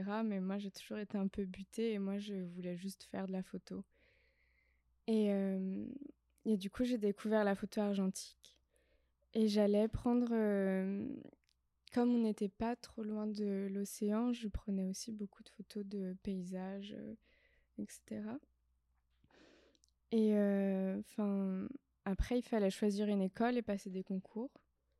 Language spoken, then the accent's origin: French; Pontivy, Brittany, France; Moi je suis bretonne aussi de base. Mais plutôt de Centre-Bretagne et de Pontivy d'ailleurs, voilà, qui est vraiment le milieu de la Bretagne.